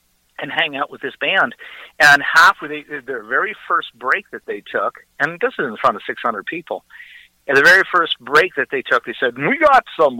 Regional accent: Manitoba, Canada; born or raised there; also born or lived in West Coast

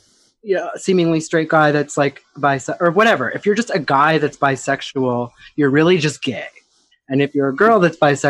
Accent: Boston, Massachusetts, United States; I mean, I remember growing up in Boston, and queer was like the equivalent of the word faggot.

